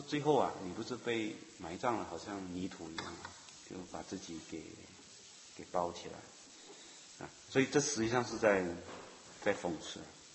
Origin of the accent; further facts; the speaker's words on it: China; 我们中国人有一句话是说挖坑嘛，那最后就自己埋